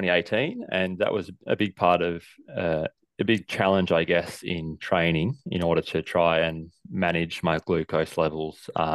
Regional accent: Melbourne, Victoria, Australia; So it's nice to do one in Melbourne, my hometown, and get that done.

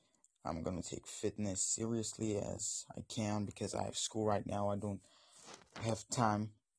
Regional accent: Armenia; English is a second language; I'm from Armenia. So excuse my English because I don't speak very well.

